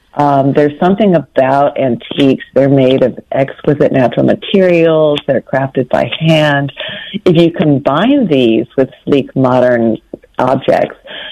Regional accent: the South, United States; I grew up in the South with grandmothers and great aunts who lived in old houses

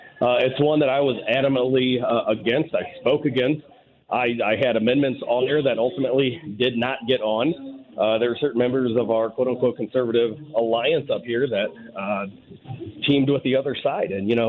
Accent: Ferguson, Missouri, United States; I grew up in Ferguson. I was in a failing school district.

